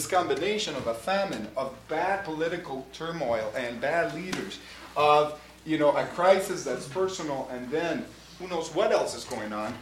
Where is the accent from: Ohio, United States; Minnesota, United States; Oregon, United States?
Minnesota, United States; Stewartville; You can just say, you know, well, I'm from Stuartville, Minnesota. Just say that, right? But that means an awful lot.